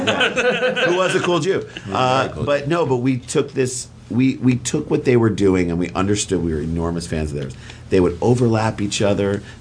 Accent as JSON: {"language": "English", "town": "St. Louis", "region": "Missouri", "country": "United States", "tie": "born or raised there", "said": "As a St. Louis guy, and we grew up in St. Louis"}